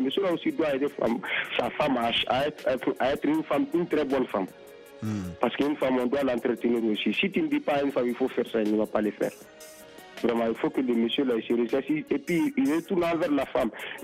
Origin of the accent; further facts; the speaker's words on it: Mali; chez nous au Mali ici.